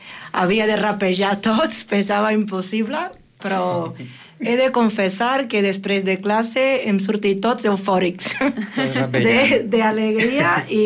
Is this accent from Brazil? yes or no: yes; Brazil; Catalan is a second language; now in Barcelona, Spain